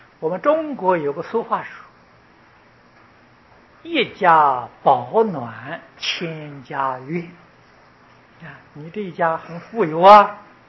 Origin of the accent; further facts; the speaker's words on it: Taiwan; 现在咱们台湾人在国际上